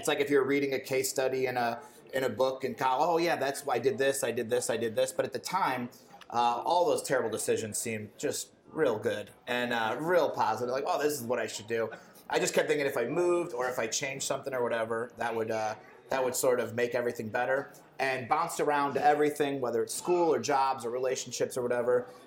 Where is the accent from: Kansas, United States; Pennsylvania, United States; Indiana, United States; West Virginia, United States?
Indiana, United States; I'm from Northwest Indiana, where there should be places like this, but there weren't